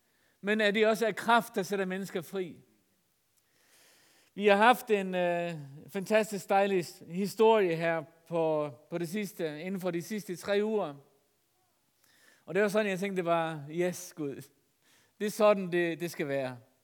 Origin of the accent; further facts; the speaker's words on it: Faroe Islands; Nej, jeg er færing.